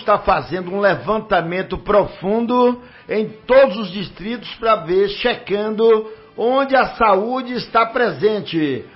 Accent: Ilhéus, Bahia, Brazil; Mas eu sou de Ilhéus também, eu sou do bairro Nossa Senhora da Vitória.

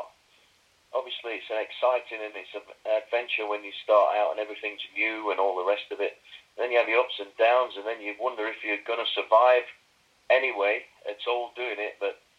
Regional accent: Sheffield, Yorkshire and the Humber, United Kingdom; moved away; also born or lived in London; I moved from Sheffield when I was fairly young. I gravitated towards London, which was where it was happening in those days.

